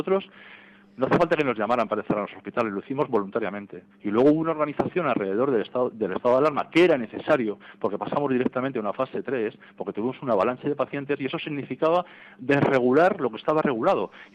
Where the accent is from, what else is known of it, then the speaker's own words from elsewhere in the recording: Spain; somos muy españoles y tenemos que sentirnos orgullosos de serlo